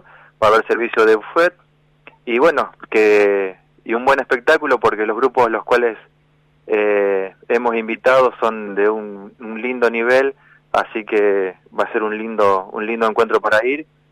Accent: Colonia Belgrano, Santa Fe, Argentina; mi novia, que es Fabiana Mancilla, y yo, y somos de Colonia Belgrano, en realidad.

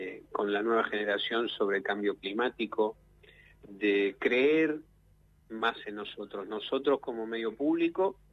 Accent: Argentina; Nosotros somos argentinos, nos une la argentinidad, nos une el cariño por nuestra tierra, el agradecimiento a esta tierra donde nuestros abuelos, donde nuestros ancestros, nuestros padres nos llevaron un día y nos enseñaron a amarla

